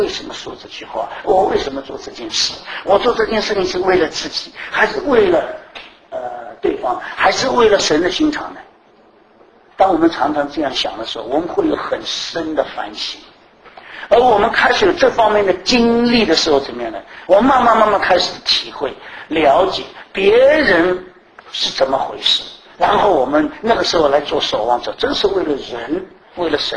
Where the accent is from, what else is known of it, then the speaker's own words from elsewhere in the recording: Shanghai, China; 就像我们上海人，你看我们夸耀